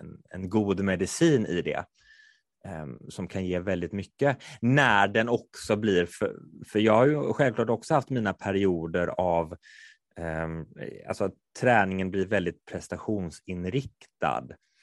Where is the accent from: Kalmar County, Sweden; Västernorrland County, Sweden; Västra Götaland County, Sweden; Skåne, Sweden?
Västra Götaland County, Sweden; Kungälv; Fotboll och jag är från Kungälv från början, där spelar man bandy.